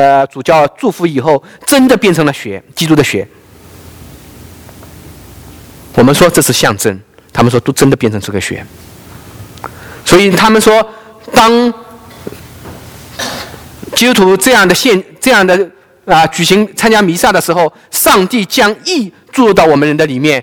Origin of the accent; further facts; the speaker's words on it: China; 我们来自大陆的弟兄姐妹都有这样的经历吧？